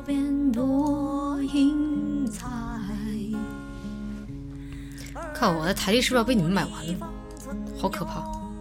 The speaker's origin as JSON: {"language": "Chinese", "region": "Chongqing", "country": "China", "accent": "Chongqing dialect", "said": "用我们重庆话来就是说"}